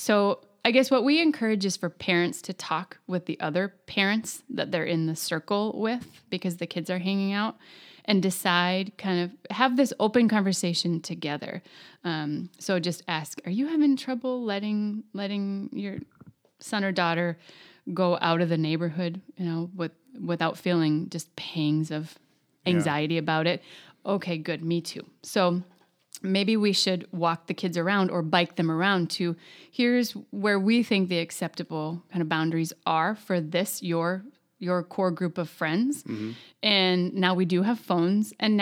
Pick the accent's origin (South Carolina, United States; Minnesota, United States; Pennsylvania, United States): Minnesota, United States; Plymouth; I was growing up in Plymouth in a cul-de-sac where I was allowed to go out and ride my bike all day long